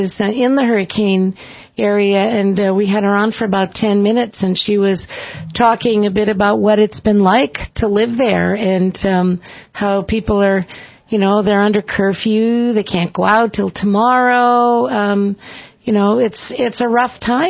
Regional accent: Massachusetts, United States; All over Boston and all the way down to Worcester County.

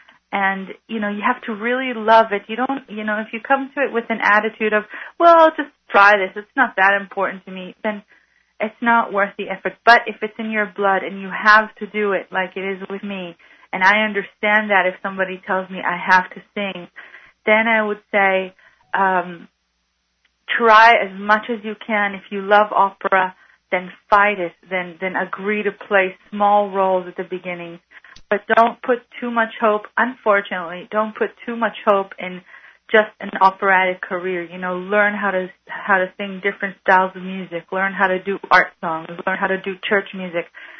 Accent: Israel; moved away as an adult; also born or lived in Argentina / United States; now in Australia; I was born in Argentina, and I lived in Argentina for 2 years, and then I lived in the United States till I was five. Then when I was five, I came here to Israel, lived here till I was 13

